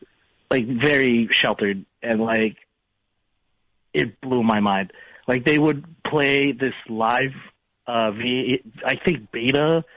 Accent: Philippines; So when I was a kid, I grew up in the Philippines in a very, very, very dangerous neighborhood.

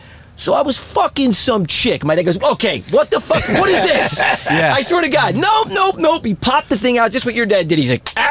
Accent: East Coast, United States; Look, I'm from East Coast. I mean, I grew up on sets. I got a mouth like a trucker

